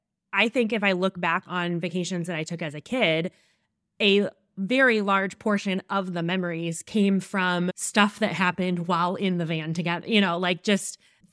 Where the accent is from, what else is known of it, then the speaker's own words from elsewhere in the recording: Midwest, United States; I'm from the Midwest, so it's never fly.